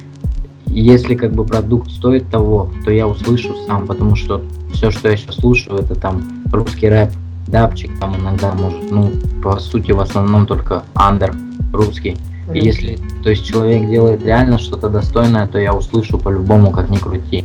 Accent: Ukraine; moved away; also born or lived in Georgia / Russia; я родился в Грузии, там запутанная вообще история такая. Родился в Грузии, в раннем детстве переехал в Россию, по России там скитались, потом рос на Украине.

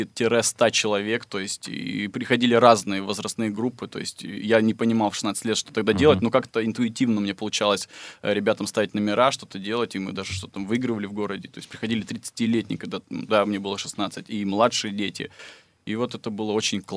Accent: Salekhard, Yamalo-Nenets Autonomous Okrug, Russia; Я в Салехарде, в своем в родном городе, ну, где в городе, в принципе, где я прожил очень долгое время, 16 лет.

